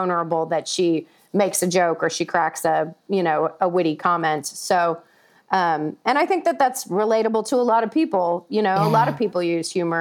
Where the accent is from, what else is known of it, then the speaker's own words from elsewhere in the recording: Tuscaloosa, Alabama, United States; In Tuscaloosa. I grew up in Tuscaloosa, Alabama.